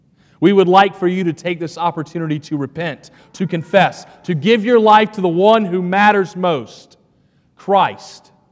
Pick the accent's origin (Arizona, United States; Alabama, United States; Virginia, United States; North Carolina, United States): North Carolina, United States; Boone; The home church that I grew up in Boone, North Carolina, had bullets placed in the offering plate after the pastor would talk about issues of race.